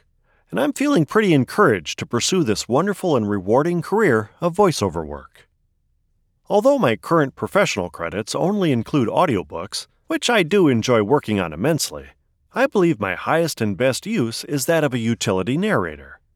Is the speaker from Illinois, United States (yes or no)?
no; Wisconsin, United States; I've been interested in voiceover work since I was a young boy growing up in Wisconsin.